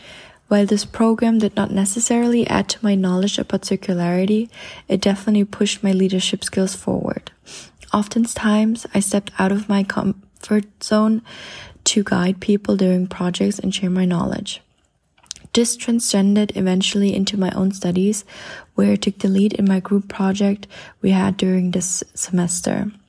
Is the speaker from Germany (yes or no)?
yes; Germany; now in Amsterdam, Netherlands; from Germany and currently in my second year at the Amsterdam Fashion Institute.